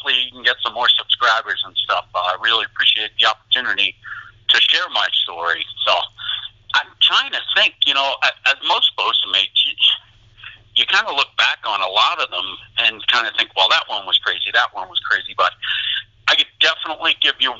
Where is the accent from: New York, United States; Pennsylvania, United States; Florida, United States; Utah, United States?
New York, United States; Long Island; I grew up on Long Island, and that's where Fire Island was.